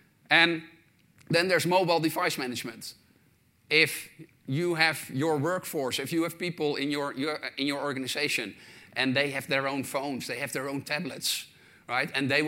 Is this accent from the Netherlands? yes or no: yes; Netherlands; I am from the Netherlands